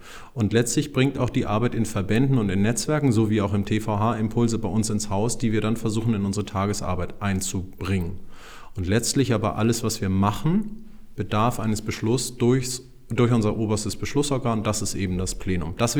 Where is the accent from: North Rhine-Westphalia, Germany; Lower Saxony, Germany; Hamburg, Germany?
Hamburg, Germany; Nein, für Niendorf, wo ich herkomme.